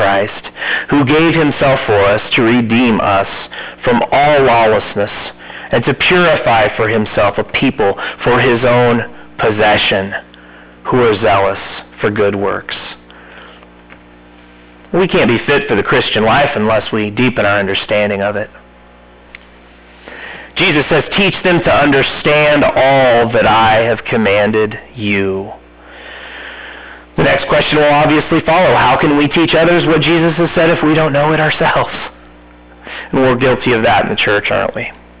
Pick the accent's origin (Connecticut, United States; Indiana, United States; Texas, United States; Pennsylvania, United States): Indiana, United States; You know, I'm convinced that in my home state of Indiana, people just think they know what hunting is.